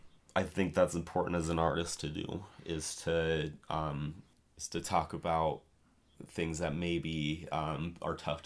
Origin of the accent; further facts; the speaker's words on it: Utah, United States; accent: Utah; hopefully they can look past my retarded Utah accent.